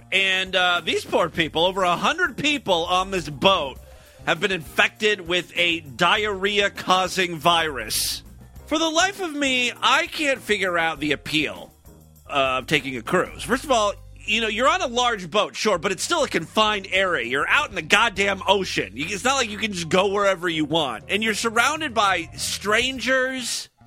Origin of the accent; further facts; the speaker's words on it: Ohio, United States; I grew up in Northeast Ohio, and there's just tons of beaches there. It's right up on Lake Erie.